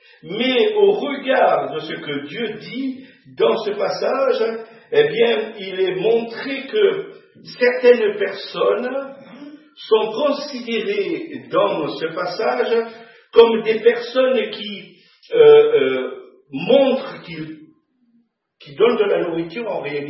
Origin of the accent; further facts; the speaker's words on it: France; ça c'est parce que je suis un bon français que je parle de baguettes de pain.